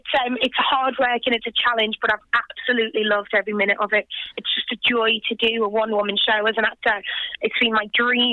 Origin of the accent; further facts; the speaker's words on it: Liverpool, North West England, United Kingdom; I'm from Liverpool, so we don't offend easily.